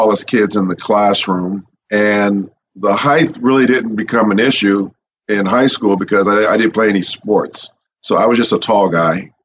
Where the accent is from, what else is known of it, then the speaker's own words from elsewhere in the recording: San Bernardino, California, United States; I grew up in San Bernardino